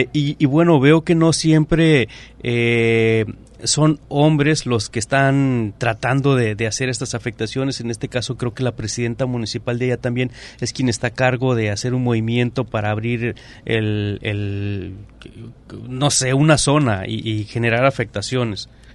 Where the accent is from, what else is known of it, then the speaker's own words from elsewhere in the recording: Mexico; la Federación somos todos los mexicanos